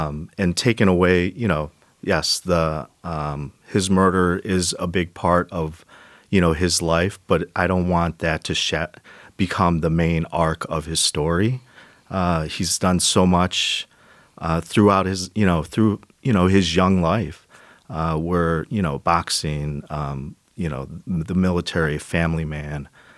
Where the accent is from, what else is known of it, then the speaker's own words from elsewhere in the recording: United States; Correct. I'm Korean American, and just being part of that diaspora and, you know, there's that connectivity to that.